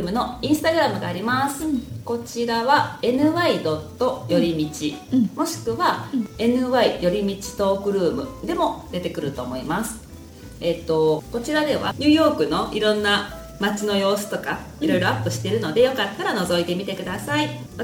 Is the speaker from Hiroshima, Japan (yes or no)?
yes; Hiroshima, Japan; でもね私ね、うん、広島出身なんだけど